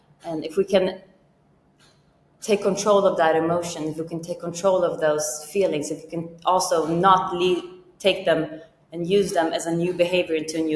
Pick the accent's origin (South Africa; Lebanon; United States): Lebanon; moved away; I come from Lebanon and we moved in the war and my dad and mom had to start over again.